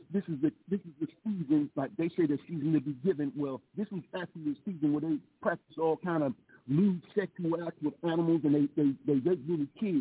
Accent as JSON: {"language": "English", "town": "Chicago", "region": "Illinois", "country": "United States", "said": "I'm from Chicago"}